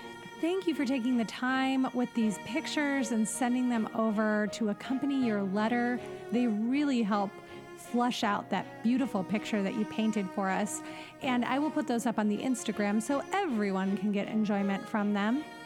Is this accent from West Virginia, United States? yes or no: no; Cleveland, Ohio, United States; I really appreciate this recommendation, as I grew up in Cleveland, but my paternal side of my family is from Cincinnati.